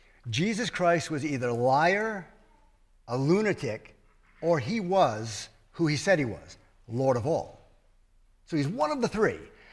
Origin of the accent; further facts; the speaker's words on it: New England, United States; I'm from New England, as you probably maybe weren't able to figure out by my accent. I still have a slight one.